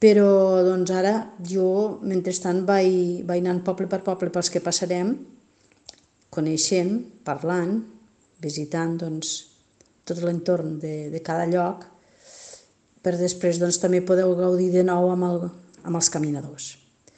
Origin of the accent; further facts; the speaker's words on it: Cabassers, Catalonia, Spain; also born or lived in Barcelona; Jo a tot arreu dic que ben bé no sé d'on sóc, eh? Perquè sóc mig de Cabassers i mig de Barcelona per naixement, però per arrel sóc d'aquí, de Cabassers.